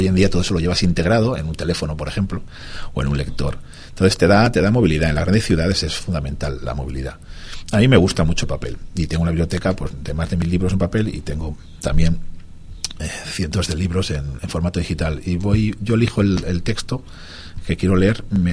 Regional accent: Valencia, Valencian Community, Spain; born there; now in Jumilla, Spain; Yo nací en Valencia, mi madre es jumillana y he vivido muchísimas temporadas aquí y ahora soy jumillano

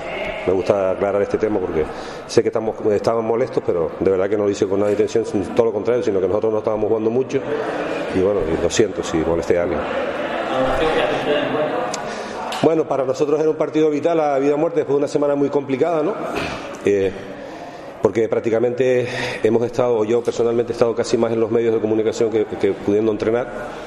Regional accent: Uruguay; todos los que somos del Uruguay

